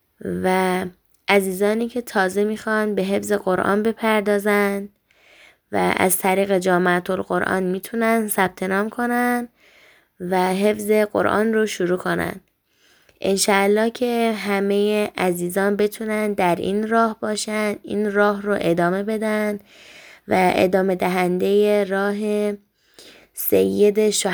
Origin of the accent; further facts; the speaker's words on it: Hamedan, Hamadan, Iran; من متولد 28 مهر ماه سال 1391 هستم و اهل همدان هستم.